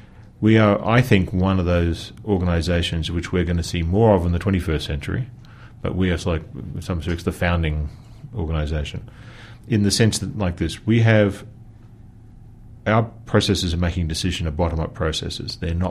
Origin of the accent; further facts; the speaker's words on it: Australia; my home country, which is Australia.